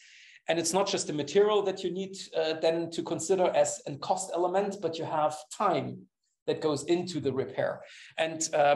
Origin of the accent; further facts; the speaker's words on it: East Germany, Germany; English is a second language; I grew up in East Germany and we didn't have access to some of the nice things.